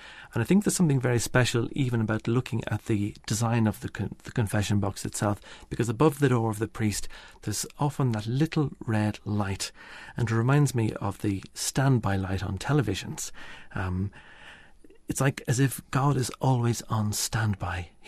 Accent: Ireland; Well, we're both Irish and we both studied Irish when we were in school.

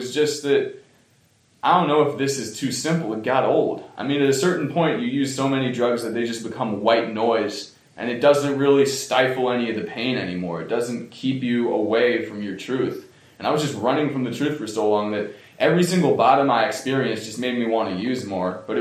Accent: Washington, District of Columbia, United States; And I'm from Washington, D.C., if you can't tell from my accent. I ain't a native Vermonter, but I've been coming up here since I was a little kid.

